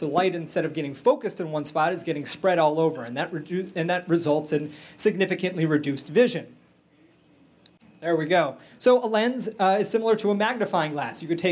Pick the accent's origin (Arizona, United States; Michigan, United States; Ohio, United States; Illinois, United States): Michigan, United States; A little background on me. I'm originally from Michigan. I went to University of Michigan undergrad.